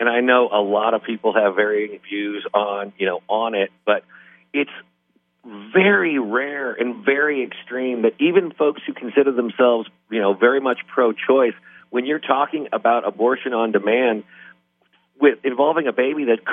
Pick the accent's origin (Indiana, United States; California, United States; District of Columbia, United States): Indiana, United States; I'm from Indiana.